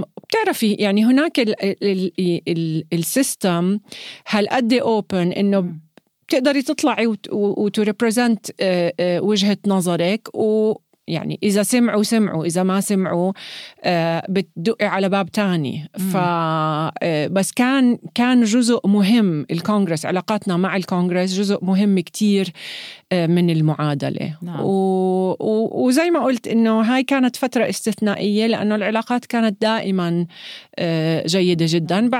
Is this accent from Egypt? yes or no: no; Jordan; also born or lived in United States; كأردنية ما عندي جنسية أمريكية